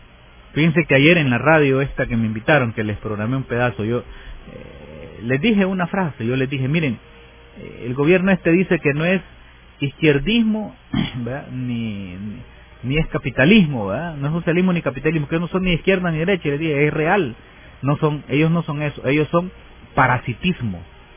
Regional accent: El Salvador; Y yo creo que como salvadoreños, ¿verdad?, tenemos que hacer algo.

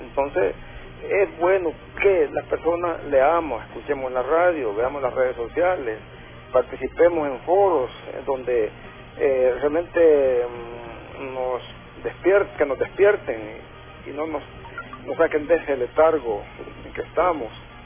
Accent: El Salvador; Pienso que como los salvadoreños no tenemos cultura política ni análisis

